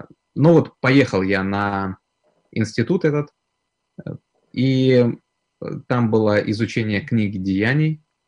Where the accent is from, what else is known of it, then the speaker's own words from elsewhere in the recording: Georgiyevsk, Stavropol Krai, Russia; accent: Caucasian; now in Samara, Russia; но в Самаре люди постоянно то и дело меня спрашивают, откуда ты родом, потому что говорок у меня все-таки остался кавказский. Я родом со Ставропольского края, город есть Георгиевск.